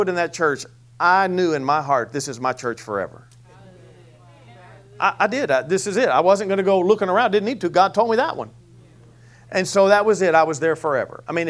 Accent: Houston, Texas, United States; Where are you from? I'm from Houston.

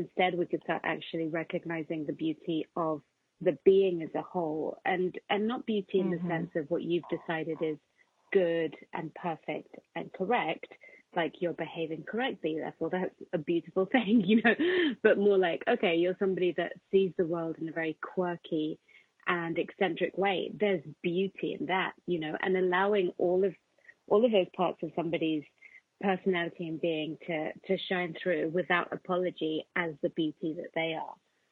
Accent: England, United Kingdom; also born or lived in Colombia; I grew up in England, but I was born in Colombia originally

